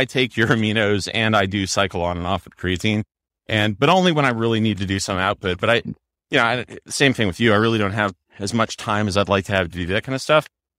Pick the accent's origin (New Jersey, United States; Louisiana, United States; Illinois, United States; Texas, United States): Louisiana, United States; New Orleans; You know, where I grew up in New Orleans, it's kind of similar, except it's more like, if you can catch it and you can deep fry it and bread it, you can eat it.